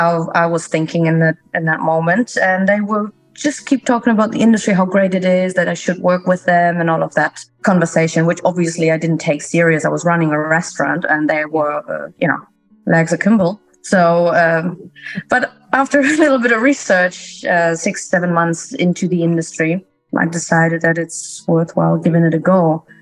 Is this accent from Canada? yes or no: no; Bremen, Germany; English is a second language; I'm based in Bremen, where I was actually born and educated.